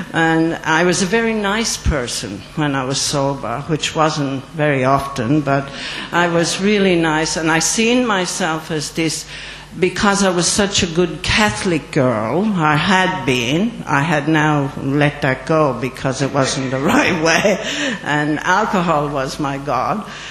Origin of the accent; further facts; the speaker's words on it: Queensland, Australia; also born or lived in Ireland; I come from Queensland in Australia. I was born in Ireland